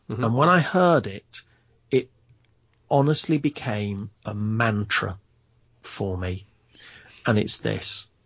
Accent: Leicester, East Midlands, United Kingdom; now in London, United Kingdom; Yeah, I've lived here a long time, but I'm from Leicester originally.

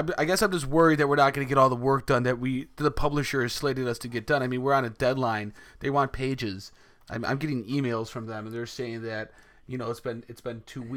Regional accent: Mississippi, United States; No, I'm from Mississippi.

